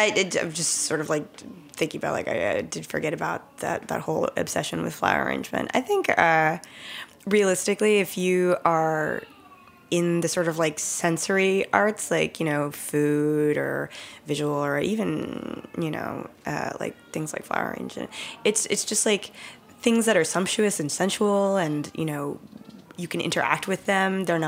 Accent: New York, United States; born there; Yes, I was born in New York.

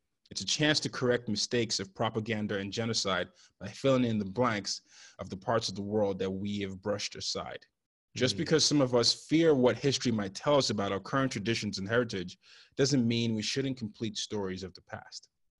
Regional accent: Nigeria; I'm Nigerian, so I'm not even African-American

